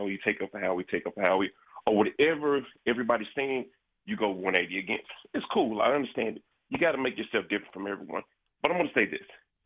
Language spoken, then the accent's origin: English; Arkansas, United States; I grew up in Arkansas, and I had to watch the Cowboys.